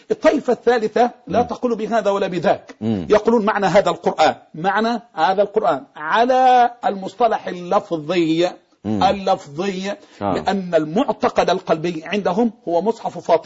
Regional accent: Egypt; بعض الطوائف عندنا في مصر

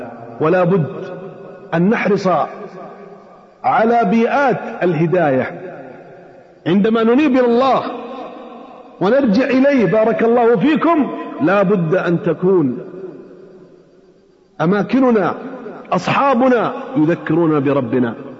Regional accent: Hejaz, Saudi Arabia; أنا عشت بالحجاز الحمار عندنا في الحجاز

